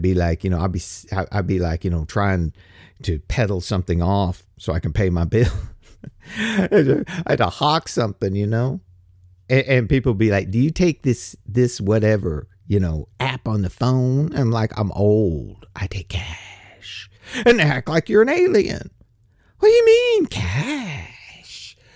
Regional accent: United States; I'm going to say dollars because I'm American, buddy. I'm American.

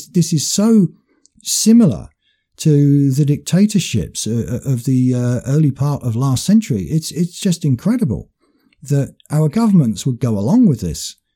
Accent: United Kingdom; I'm white British.

